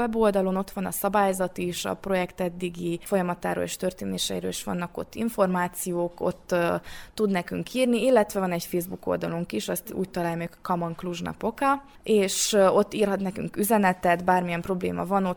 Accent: Satu Mare, Satu Mare County, Romania; now in Cluj-Napoca, Romania; én is szatmári vagyok például, és nincsen még kolozsvári személyem

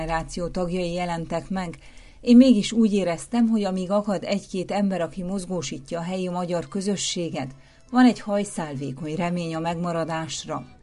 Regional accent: Székely Land, Romania; now in Timișoara, Romania; amikor 8 évvel ezelőtt székelyföldiként Temesvárra költöztem.

